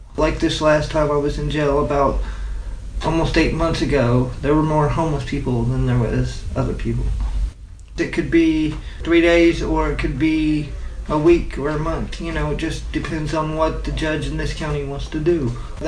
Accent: Indianapolis, Indiana, United States; I'm from Indianapolis. I'm from the South Side.

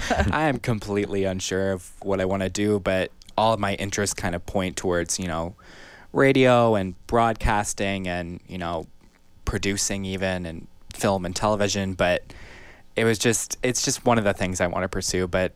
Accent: Indiana, United States; Well, I am from Southern Indiana. That's a very large area. I'm actually very close to Louisville, Kentucky.

